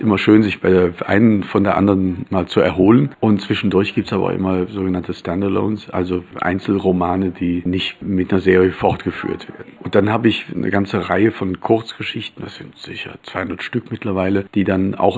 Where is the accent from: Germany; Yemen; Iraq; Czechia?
Germany; ich bin Krimi-Autor. Ich komme aus Deutschland und zwar aus der Eifel. Das ist ein ganz unbescholtenes Fleckchen im Westen Deutschlands, nahe der luxemburgisch-belgischen Grenze.